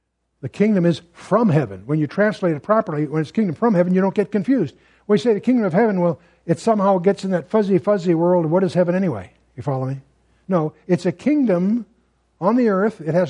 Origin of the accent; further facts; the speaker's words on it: California, United States; from California. You know I'm from California.